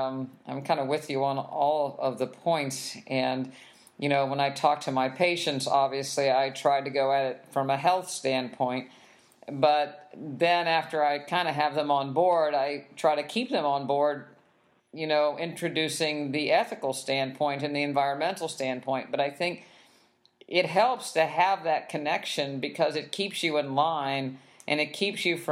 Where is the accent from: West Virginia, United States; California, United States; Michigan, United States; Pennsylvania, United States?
West Virginia, United States; I grew up in West Virginia. You know, I wasn't plant-based growing up.